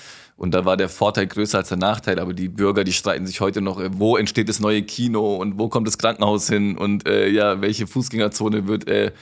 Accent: Villingen-Schwenningen, Baden-Württemberg, Germany; also born or lived in Stuttgart; Das wissen ja die wenigsten, dass Villingen-Schwenningen gesplittet ist in Schwaben und Baden. Und ich bin tatsächlich auf der badischen Seite aufgewachsen, aber dann eben nach Stuttgart ins Schwabenländle gezogen.

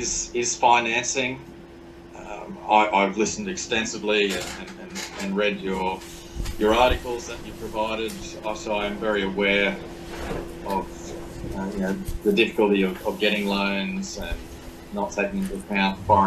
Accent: Australia; Obviously, I'm Australian, and my wife is Japanese.

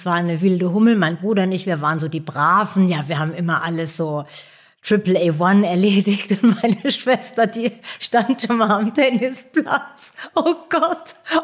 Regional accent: Speyer, Rhineland-Palatinate, Germany; Ich komme aus einer kleinen, einer der ältesten Städte Deutschlands. Ich komme aus Speyer am Rhein, das ist in Rheinland-Pfalz. Ich habe eine ganz schöne Kindheit, sehr unbeschwert dort verbracht

